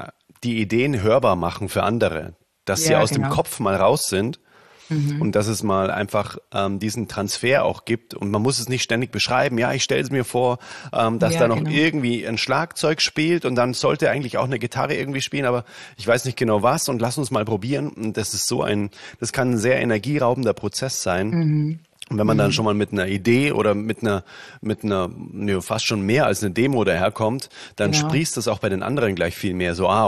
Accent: Bavaria, Germany

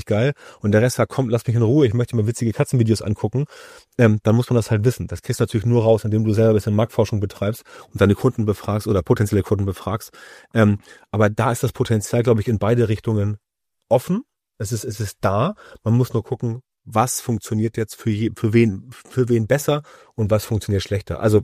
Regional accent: Hamburg, Germany; als Hamburger

